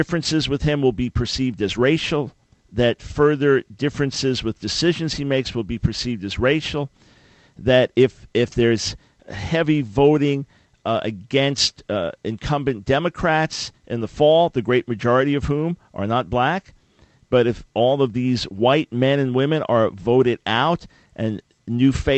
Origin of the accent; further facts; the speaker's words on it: New York City, New York, United States; I am a white man who was born and raised in New York City, Long Island.